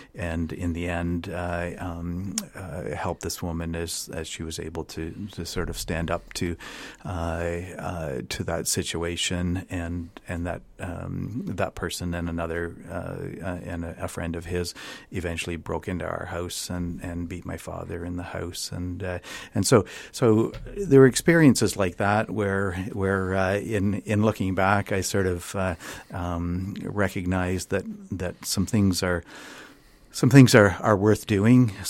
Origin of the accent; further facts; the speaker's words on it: Ontario, Canada; Well, I spent my childhood in northern Ontario, north of Lake Superior, Thunder Bay, Scriber, that sort of thing. And then sort of my teenage years and beyond in eastern Ontario.